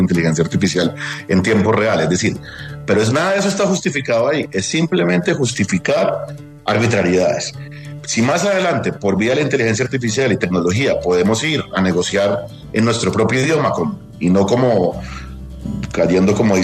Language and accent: Spanish; Colombia; los deberes que todos como colombianos tenemos